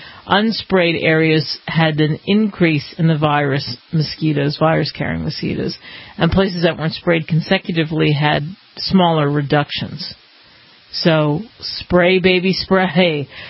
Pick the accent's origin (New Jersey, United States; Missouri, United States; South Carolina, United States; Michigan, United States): New Jersey, United States; I haven't seen a mosquito truck since I was, I want to say, 10 years old, growing up in New Jersey.